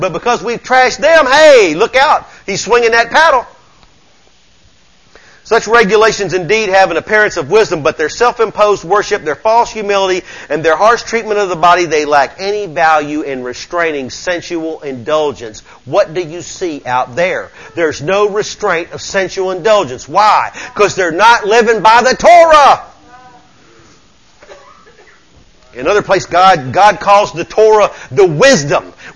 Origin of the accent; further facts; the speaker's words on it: the South, United States; Come on, I grew up in the South. You talk about a bunch of uncircumcised heathens. Come on now. I'm a native son. Born in the River City.